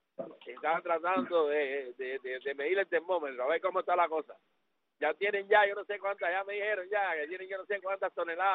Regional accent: Cuba; de Iñana, Dios bendiga a mi pueblo cubano

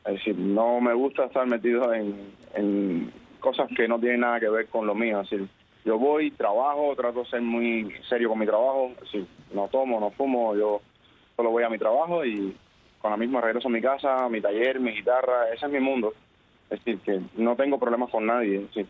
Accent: Cuba; now in Belize; Sí, mucha gente me reconoce como el cubano, sí.

